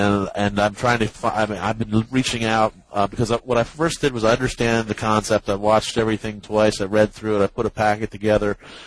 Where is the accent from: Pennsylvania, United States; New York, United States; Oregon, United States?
Pennsylvania, United States; I'm Leicester County, pretty much the opposite corner